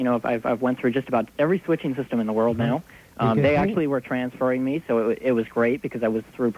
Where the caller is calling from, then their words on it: Pennsylvania, United States; I'm calling from Pennsylvania.